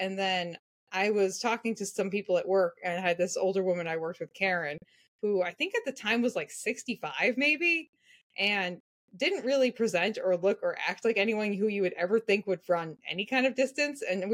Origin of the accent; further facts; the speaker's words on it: Massachusetts, United States; also born or lived in Richmond, United States; I'm from Massachusetts. I do live in Massachusetts. I live on Cape Cod currently.